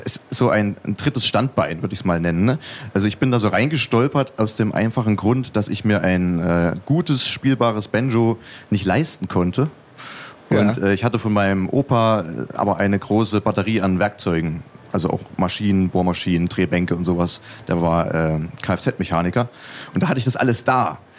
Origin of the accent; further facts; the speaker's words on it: Zella-Mehlis, Thuringia, Germany; Und ich stamme ja aus Zellamelis und dort gibt es tatsächlich noch so eine kleine intakte Volksmusikkultur.